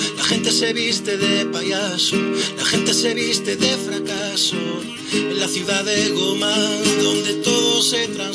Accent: Basque Country, Spain; Lo recuerdo, y como en los inviernos fríos y lluviosos del País Vasco, ahí en el parque chupando frío, debajo de un árbol

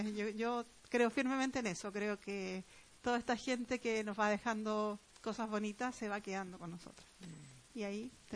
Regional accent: Chile; a pesar de que soy chilena y en Chile

